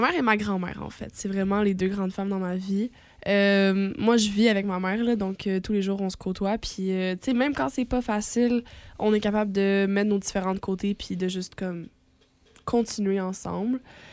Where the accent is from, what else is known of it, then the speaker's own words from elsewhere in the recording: Laval, Quebec, Canada; now in Sherbrooke, Canada; moi je viens de Laval là